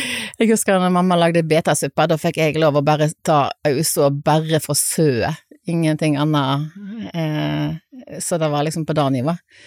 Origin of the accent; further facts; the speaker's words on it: Bømlo, Vestland, Norway; vi var 5 gutter og 3 jenter som vokste opp sånn vegg i vegg, og så var det masse andre unger der på Gåsland som jeg kom ifra.